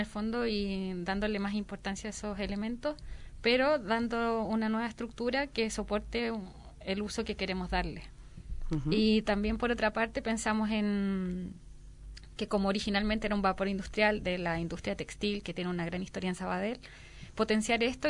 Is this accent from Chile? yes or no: yes; Chile; Catalan is a second language; perdoneu que no parli bé el català, però soc de Xile.